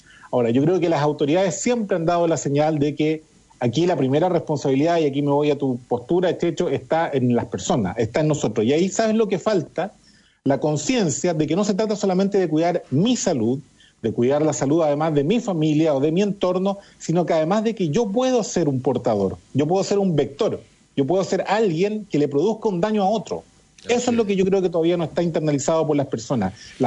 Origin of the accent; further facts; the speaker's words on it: Chile; como buen chileno